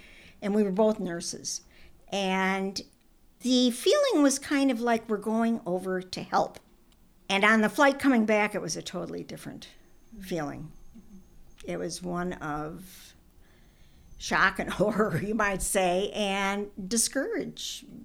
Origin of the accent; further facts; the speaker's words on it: Minnesota, United States; And so we're both from Minnesota, and we've been buddies ever since.